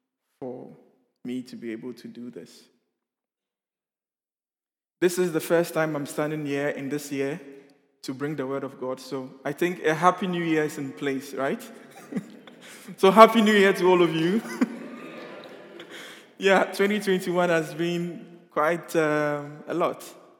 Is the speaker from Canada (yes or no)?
no; Ghana; now in Netherlands; I am a Ghanaian, born and bred in Ghana. And I happen to be in the Netherlands at this particular point in time.